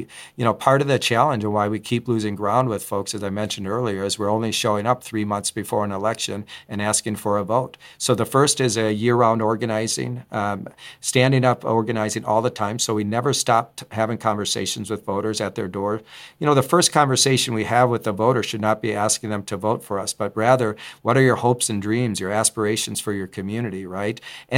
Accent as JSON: {"language": "English", "region": "Minnesota", "country": "United States", "said": "because I'm from Minnesota"}